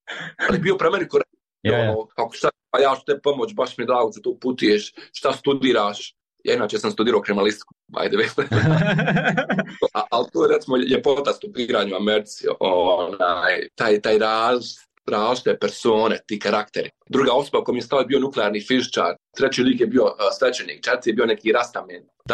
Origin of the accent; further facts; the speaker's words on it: Bosnia & Herzegovina; ja sam iz Bosne i Hercegovine